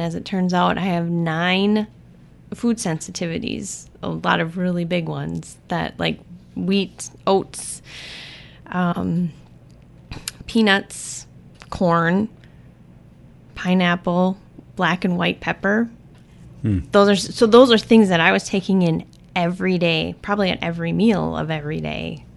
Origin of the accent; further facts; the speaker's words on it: Crivitz, Wisconsin, United States; I am originally from Crivitz, Wisconsin.